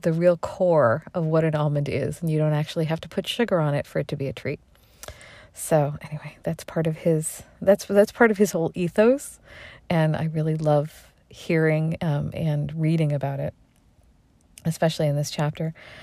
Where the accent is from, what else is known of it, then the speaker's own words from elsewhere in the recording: Waltham, Massachusetts, United States; So I've been born and raised in Waltham.